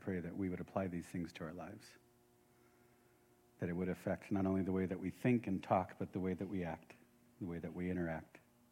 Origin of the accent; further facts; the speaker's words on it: San Fernando, California, United States; I grew up in San Fernando, by the way.